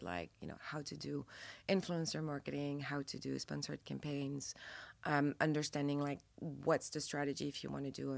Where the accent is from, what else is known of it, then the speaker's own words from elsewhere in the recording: France; accent: French; English is a second language; As you can tell, I'm French from my accent.